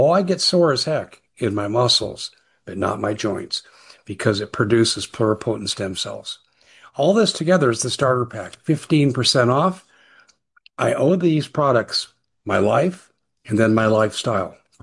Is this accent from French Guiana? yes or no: no; Aurora, Colorado, United States; you had the governor of Colorado, Jared Polis, you had the Aurora police chief, my hometown